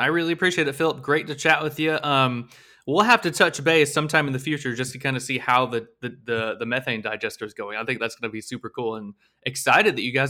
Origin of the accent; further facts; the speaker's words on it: Blountstown, Florida, United States; Yeah, when we would drive from Bluntstown to Tallahassee, I grew up in Bluntstown, and every time we would go to Tallahassee